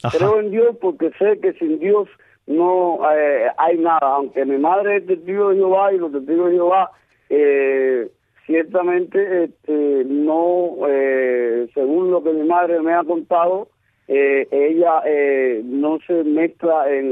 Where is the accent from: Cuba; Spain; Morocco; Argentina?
Cuba; Guantánamo; born or raised there; also born or lived in Camagüey